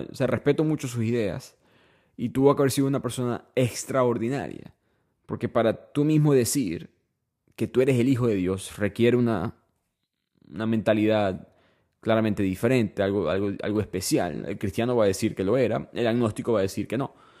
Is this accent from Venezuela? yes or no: yes; Venezuela; No me imaginaría si yo digo que soy de Venezuela y alguien dice otro nombre.